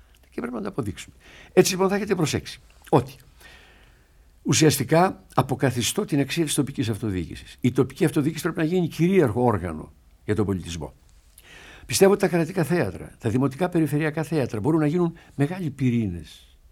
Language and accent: Greek; Kalamata, Peloponnese, Greece; born there; εγώ τουλάχιστον που γεννήθηκα στην Καλαμάτα